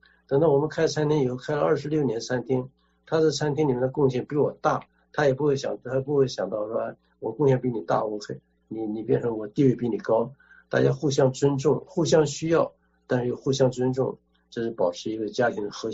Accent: Shandong, China; now in Taiwan; 我是山东人

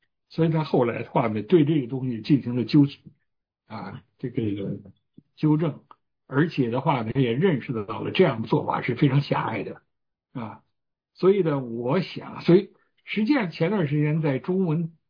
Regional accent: China; 我就讲我们中国人呢有一个传统

